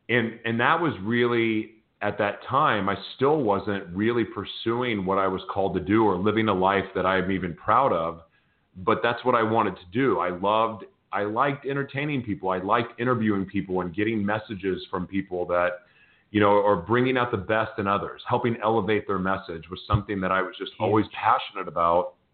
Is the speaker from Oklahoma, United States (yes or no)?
yes; Oklahoma, United States; moved away; Because I grew up in Oklahoma, speaking of farm, and I grew up in Oklahoma sitting in front of the TV watching infomercials